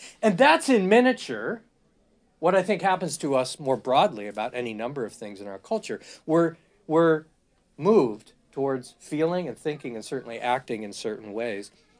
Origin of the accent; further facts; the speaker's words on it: Wales, United Kingdom; I'm not Dutch, I'm Welsh